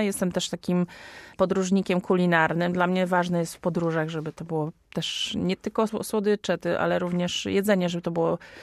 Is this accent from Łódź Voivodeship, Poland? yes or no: no; Bydgoszcz, Kuyavian-Pomeranian Voivodeship, Poland; nasi dziadkowie mieszkali w kamienicy przy ulicy Pomorskiej w Bydgoszczy i na podwórku była cukiernia. No, żyliśmy w tym otoczeniu.